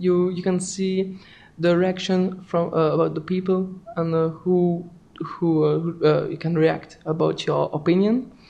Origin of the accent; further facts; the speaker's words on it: Belgium; English is a second language; I'm from Belgium and here to learn English during 5 months.